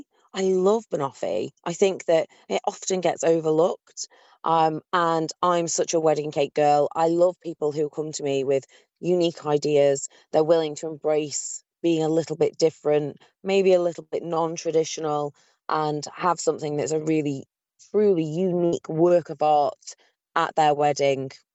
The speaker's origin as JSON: {"language": "English", "country": "Isle of Man", "said": "And everybody always asks, where are you from? I'm from the Isle of Man."}